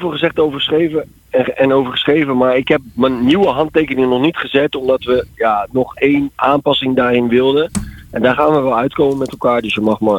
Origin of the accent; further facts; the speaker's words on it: West Netherlands, Netherlands; En dat is misschien moeilijk te geloven omdat ik uit het Westen kom.